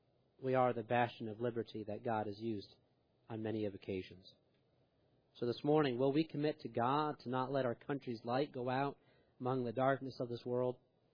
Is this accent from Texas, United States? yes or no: no; New York, United States; I was on where I grew up in New York. All for that top part of the state.